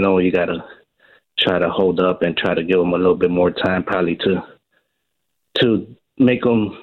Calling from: Chicago, Illinois, United States; Hey, Chicago, South Side.

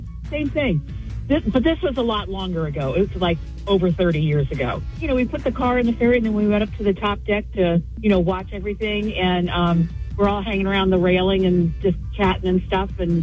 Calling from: Rochester, New Hampshire, United States; from Rochester.

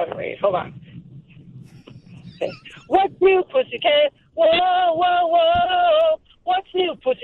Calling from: Chicago, Illinois, United States; I'm calling from Chicago, but I'm on 294 right now.

